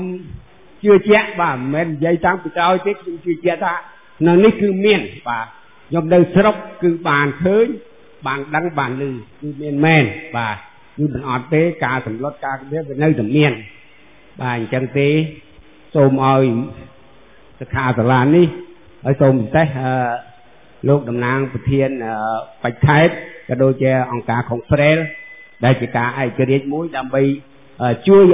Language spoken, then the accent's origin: Khmer; Kampong Cham, Cambodia; ខ្ញុំបាទមកពីស្រុកកូស្ទិនខេត្តកំពង់ចាម